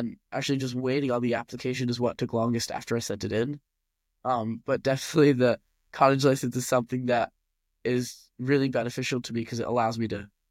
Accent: India; I'm Indian, so I love Indian food and I love watching Indian companies and Indian restaurants grow.

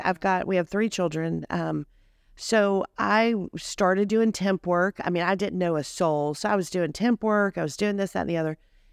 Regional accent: Charlotte, North Carolina, United States; born there; So I would call Charlotte, North Carolina my home. I lived in Charlotte. I was born there, just lived there a couple months.

